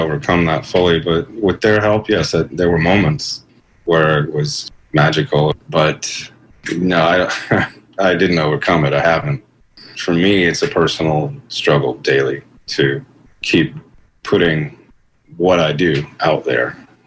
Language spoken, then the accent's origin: English; San Antonio, Texas, United States; He was born and raised there in San Antonio, my hometown in Texas